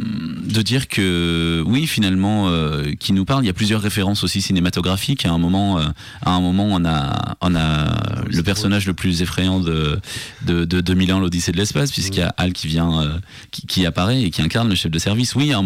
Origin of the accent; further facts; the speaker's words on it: Southwest France, France; Et oui, je suis du Sud-Ouest